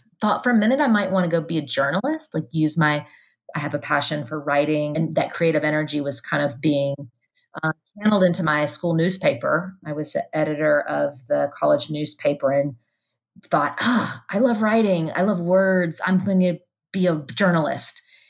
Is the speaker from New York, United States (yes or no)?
no; Tennessee, United States; I grew up in Tennessee and she grew up in Texas.